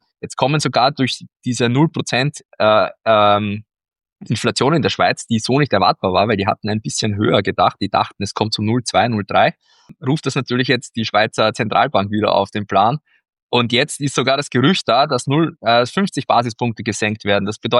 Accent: Austria; muss man halt so hinnehmen als Österreicher

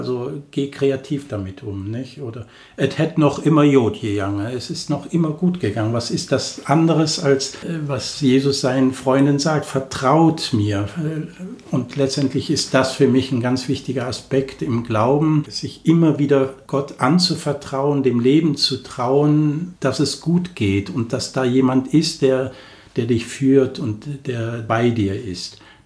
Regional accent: Cologne, North Rhine-Westphalia, Germany; ich bin 56 Jahre alt, gebürtig aus Köln, also ich bin eine echte Kölsche, mit echt kölnisch Wasser getauft. Aus einer Familie mit 7 Kindern bin ich der Letzte und ich bin in Köln groß geworden.

